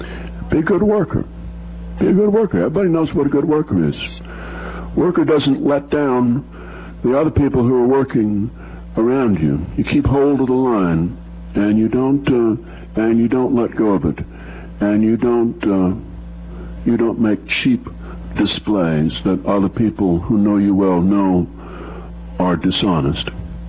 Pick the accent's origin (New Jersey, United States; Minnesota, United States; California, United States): Minnesota, United States; For one thing, growing up in Minnesota, you realize that you are the object of mass national indifference.